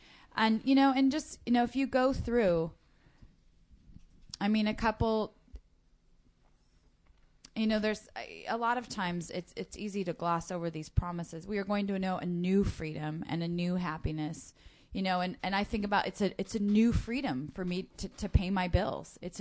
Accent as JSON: {"language": "English", "country": "United States", "said": "Yeah, I'm from Washington, go figure, but suddenly I'm a Brooklyn farmer."}